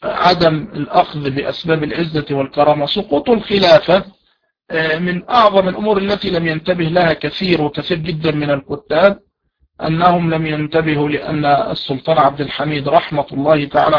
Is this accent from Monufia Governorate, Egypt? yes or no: no; Mansoura, Dakahlia, Egypt; أذكر كلمة سمعتها منه وأنا شبيب صغير، تصغير شاب، كان عندنا في المنصورة زمان